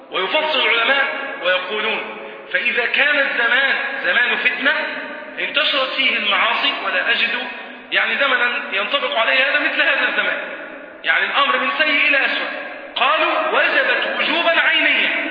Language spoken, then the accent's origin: Arabic; Egypt; هو حس ان انا مصري من لباسي مثلا او من زيي،